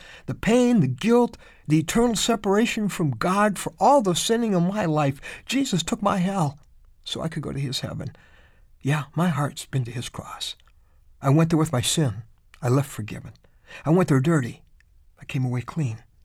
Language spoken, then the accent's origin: English; Illinois, United States; Of course, I grew up in Illinois, but he's a hero to a lot more people now